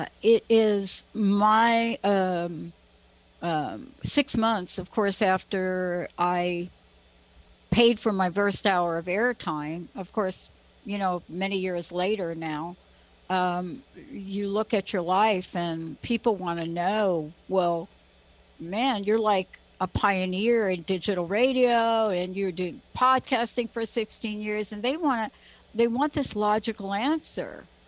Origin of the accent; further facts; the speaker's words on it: East Coast, United States; I'm from the East Coast. I don't even know what that means.